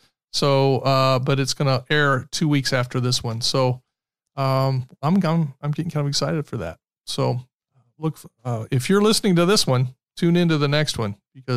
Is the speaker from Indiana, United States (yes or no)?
yes; Muncie, Indiana, United States; We were planning to make a trip to my hometown. Big fancy Muncie, Indiana